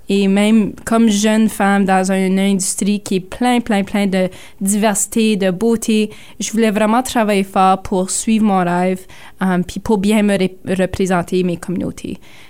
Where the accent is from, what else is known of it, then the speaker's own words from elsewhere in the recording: Sudbury, Ontario, Canada; que j'ai un accent. Pareil comme le fait que j'ai pas grandi dans ma communauté autochtone à Odanak, que j'ai grandi à Sudbury.